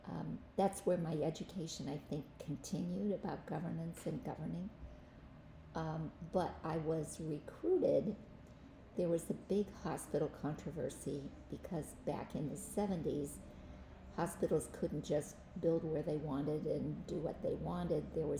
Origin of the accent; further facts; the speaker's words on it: Youngstown, Ohio, United States; born there; now in Sheboygan, United States; Well, I was born in Youngstown, Ohio, and went to school, undergrad school in Madison, Wisconsin.